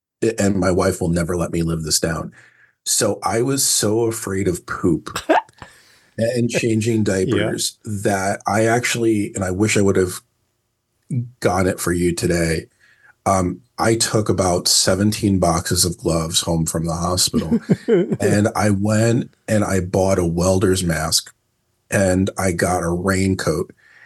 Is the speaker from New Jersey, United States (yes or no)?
yes; New Jersey, United States; now in San Diego, United States; So, I am coming to you from San Diego, although I never call myself a Californian. I grew up in the East Coast and Jersey, very proud Jerseyan. Moved out here about 13 years ago